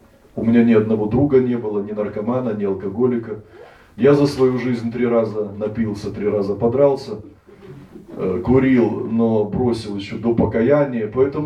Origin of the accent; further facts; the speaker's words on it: Bryansk, Bryansk Oblast, Russia; born there; у меня были ортодоксальные евреи из Брянска, я родился в Брянске.